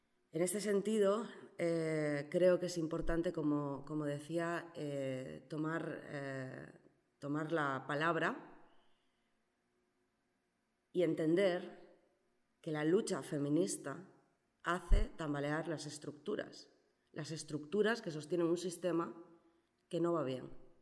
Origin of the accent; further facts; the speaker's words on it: Asturias, Spain; tengo 36 años, soy asturiana, pero residente de Matiena. Ya hace, van a hacer 2 años que llevo viviendo en Matiena.